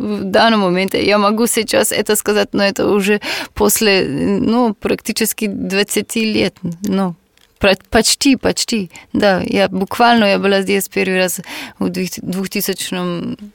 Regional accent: Slovenia; Russian is a second language; Хотя я была из Словении

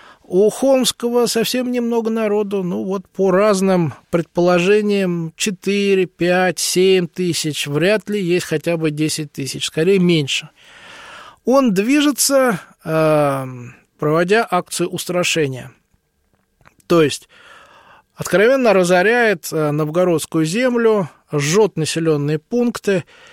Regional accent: Moscow, Russia; Я москвич

